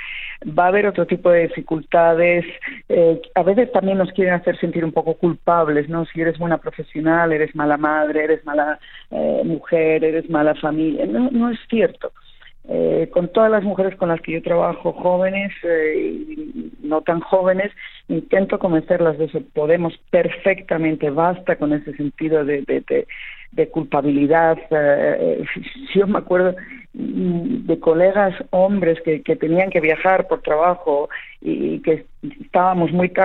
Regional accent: Asturias, Spain; Es verdad que soy muy asturiana

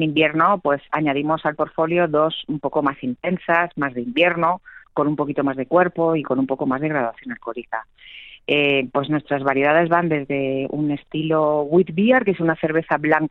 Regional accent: Madrid, Community of Madrid, Spain; now in Cerezo, Spain; Yo soy madrileña, nos conocimos hace unos años

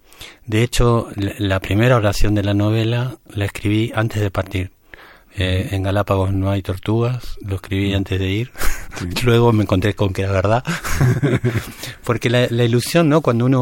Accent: Varadero, Argentina; Yo soy de un pueblo muy pequeño de Argentina, Varadero.

